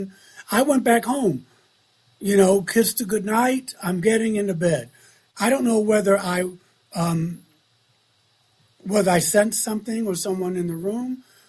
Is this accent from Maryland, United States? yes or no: yes; Baltimore, Maryland, United States; I remember someone asking me when I was a youth growing up in Baltimore.